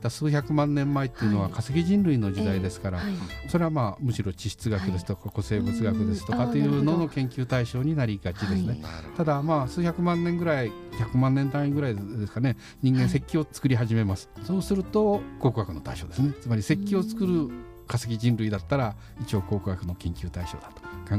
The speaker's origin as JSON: {"language": "Japanese", "town": "Setagaya", "region": "Tokyo", "country": "Japan", "tie": "born or raised there", "also_born_or_lived": "Chigasaki", "said": "茅ヶ崎で生まれまして、東京も実は世田谷育ちなんですけど、世田谷もですね、はい、山の手で今高級住宅地で世田谷ですけれども、はい、実は私の頃はいっぱい農地が広がってまして、"}